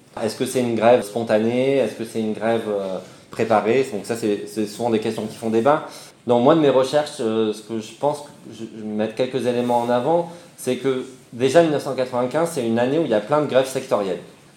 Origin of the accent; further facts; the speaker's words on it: Toulouse, Occitanie, France; c'est pas parce que je viens de Toulouse